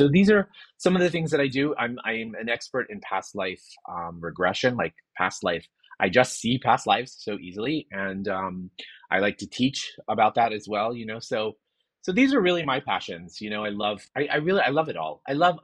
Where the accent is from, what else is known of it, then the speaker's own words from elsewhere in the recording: the South, United States; at least where I grew up in the South